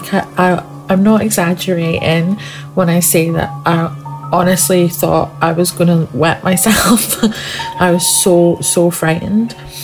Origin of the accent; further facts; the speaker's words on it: Scotland, United Kingdom; Now, where I grew up in Scotland, we had quite a big living room with a comfy sofa